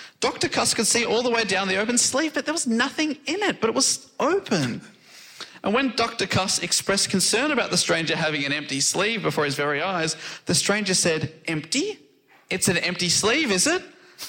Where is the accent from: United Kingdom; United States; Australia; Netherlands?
United Kingdom; England; And being English, I was wondering, Phil, if you could possibly bring this scene to life for